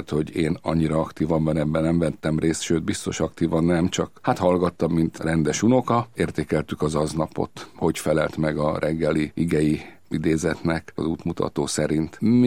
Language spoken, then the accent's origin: Hungarian; Budapest, Hungary; born there; Budapesten születtem, szüleim a pozsonyi, édesanyám, apám meg kassai volt, ott születtek és éltek 20 éves korukig, és hát aztán a impérium váltás után Budapestre jöttek át, és én már itt születtem 1947-ben.